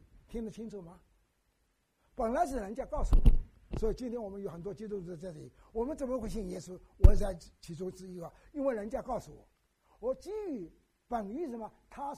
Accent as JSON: {"language": "Chinese", "region": "Shanghai", "country": "China", "said": "他住在这个远一点啊，郊区一点，我住在市区以内，我们都是上海人"}